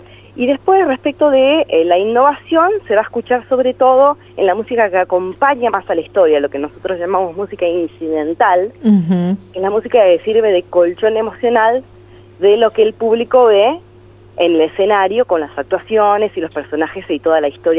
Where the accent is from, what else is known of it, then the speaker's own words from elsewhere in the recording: Tandil, Buenos Aires Province, Argentina; yo soy de Tandil, bueno, o sea, provincia de Buenos Aires, soy de Tandil, y estudié en Buenos Aires dirección de orquesta.